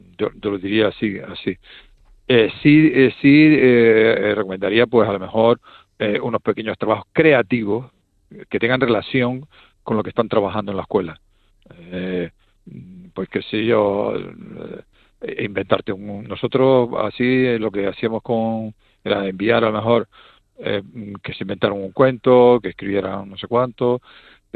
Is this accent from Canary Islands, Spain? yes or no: yes; Morro Jable, Canary Islands, Spain; yo tenía cierto reparo en mi pueblo, existían dos o tres niños con síndrome de Down o con problemas físicos y de otro tipo, ¿no?